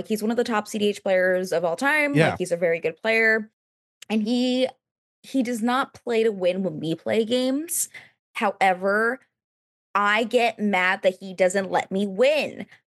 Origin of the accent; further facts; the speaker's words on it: New Jersey, United States; I'm from New Jersey. It's second nature.